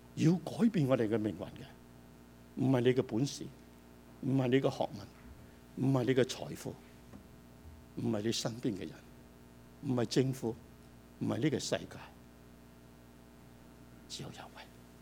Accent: Hong Kong; 我这次回香港，我特地想去回我长大的地方，认下我要长大的环境，我没办法认得出。

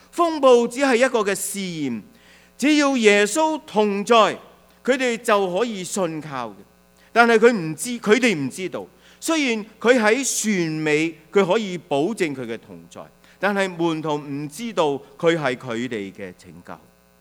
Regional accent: China

